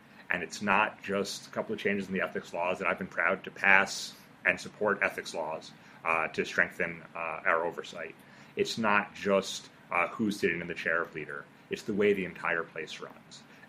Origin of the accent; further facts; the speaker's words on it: Brooklyn, New York, United States; I'm from Brooklyn. I represent Brooklyn and Lower Manhattan.